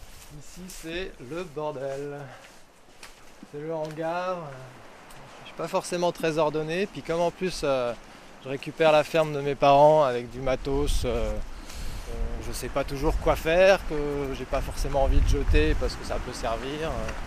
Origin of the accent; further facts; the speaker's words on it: Nîmes, Occitanie, France; je suis né à Nîmes, à la maternité, mais voilà, mes parents habitaient déjà là depuis 1973. Moi, je suis né en 79. Et voilà, donc j'ai grandi, j'ai passé toute mon enfance ici. Et mon adolescence.